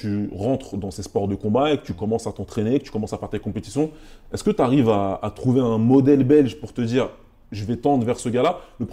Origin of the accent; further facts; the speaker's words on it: Paris, Île-de-France, France; Et puis, tu sais, je suis parisien. Et nous, les Parisiens, on se regarde.